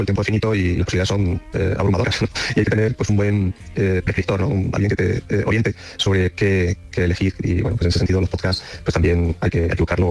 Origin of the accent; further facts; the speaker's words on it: Pulpí, Andalusia, Spain; now in Madrid, Spain; Sí, soy un pulpileño, un madrileño de Pulpí.